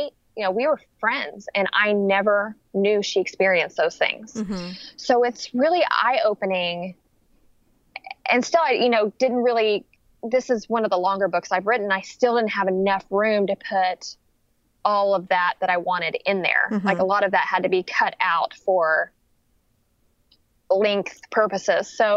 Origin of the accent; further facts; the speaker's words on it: Oklahoma, United States; And you know, I grew up in Oklahoma